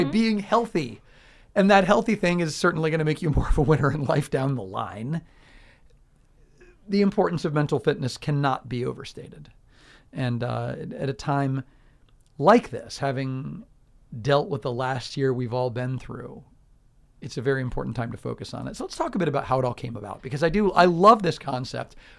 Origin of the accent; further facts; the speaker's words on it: Palm Beach Gardens, Florida, United States; I remember when I was a kid, I grew up in Palm Beach Gardens and North Palm, and kids that were in my class who lived in Jupiter, I remember thinking, how do you get here on time?